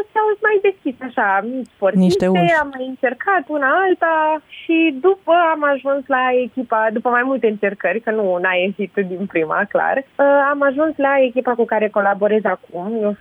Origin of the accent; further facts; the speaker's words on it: Oradea, Bihor County, Romania; Păi eu sunt din Oradea, când de când mă știu.